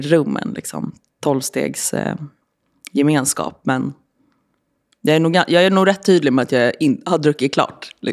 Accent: Stockholm, Stockholm County, Sweden; Ja, men jag växte upp i Hässelby i en med två yngre syskon, mamma och pappa.

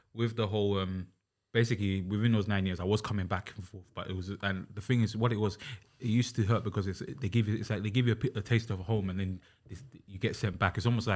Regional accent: Uganda; I struggled for the longest time with people sort of accepting that I'm Ugandan, because they hear my accent, they say, oh, you're not Ugandan.

